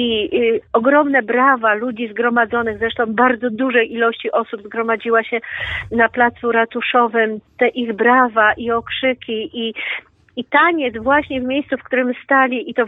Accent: Vilnius, Vilnius County, Lithuania; A ja z Wilna pozdrawiam wszystkich Polaków, którzy nas słyszą.

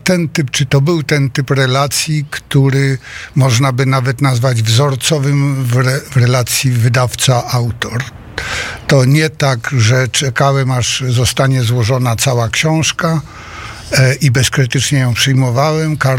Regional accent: Wrocław, Lower Silesian Voivodeship, Poland; Ja jestem wrocławianinem

